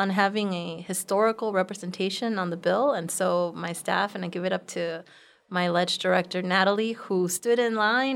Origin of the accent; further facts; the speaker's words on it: Los Angeles, California, United States; and I'm from Boyle Heights in East